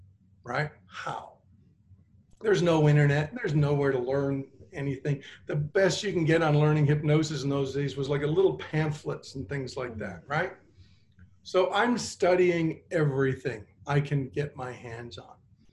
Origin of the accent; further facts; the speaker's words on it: Canada; now in Florida, United States; I bought a cookie store up in Canada when I lived there. This is why my connection to Mike and Chris, I'm from Canada originally, even though I'm in Florida now, where it's hot.